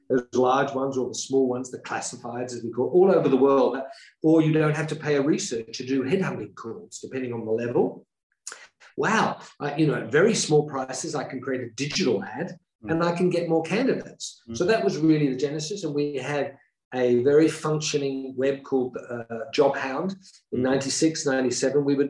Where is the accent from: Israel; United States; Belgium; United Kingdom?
United Kingdom; England; my early years, obviously, were in England. I grew up in England. I had a great education at a school in Chichester in Sussex